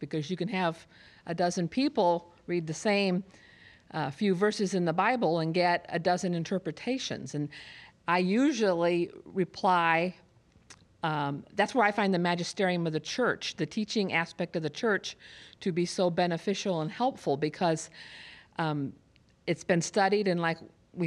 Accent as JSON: {"language": "English", "town": "Fort Wayne", "region": "Indiana", "country": "United States", "said": "Fort Wayne, Indiana."}